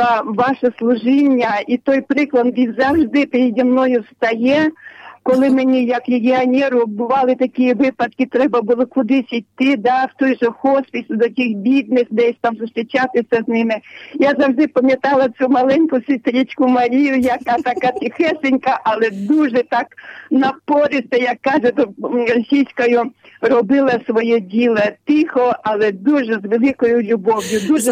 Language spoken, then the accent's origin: Ukrainian; Zaporizhzhia, Zaporizhzhia Oblast, Ukraine; Я з Запоріжжя.